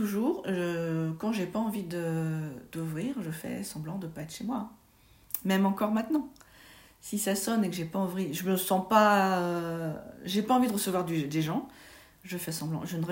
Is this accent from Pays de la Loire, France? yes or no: yes; Angers, Pays de la Loire, France; now in Nantes, France; J'ai 53 ans, j'habite à Nantes depuis une vingtaine d'années et je suis originaire d'Angers.